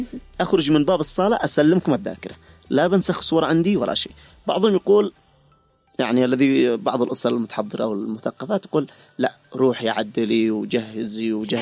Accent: Yemen

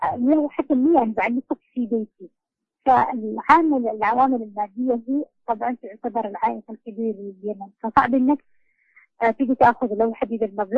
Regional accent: Yemen; مثل عندنا في اليمن مصدر رزقهم قليل

